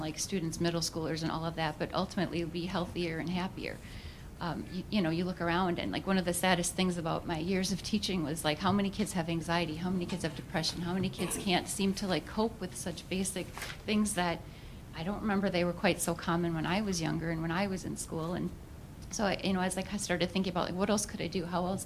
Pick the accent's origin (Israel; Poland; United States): Poland; first language Polish; English is a second language; I bet Poland was nice. It's my first language, actually, so I hope you learned a few words.